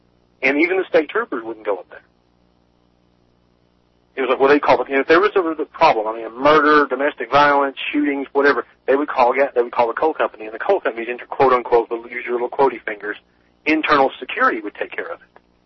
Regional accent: Corbin, Kentucky, United States; I grew up down there in Corbin with my best friend grew up. It was Williamsburg, which is right down, I mean, you're talking right on the Tennessee line.

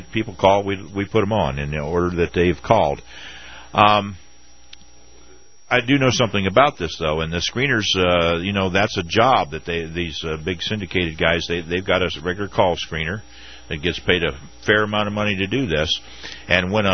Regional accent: Ohio, United States; I'm from Northwest Ohio.

